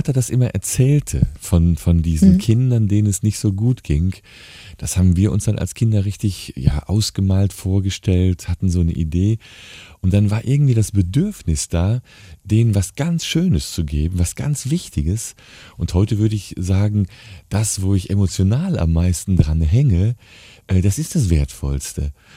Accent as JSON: {"language": "German", "town": "Attendorn", "region": "North Rhine-Westphalia", "country": "Germany", "tie": "born or raised there", "said": "in den sogenannten Sozialwohnungen in meiner Heimatstadt Attendorn wohnten"}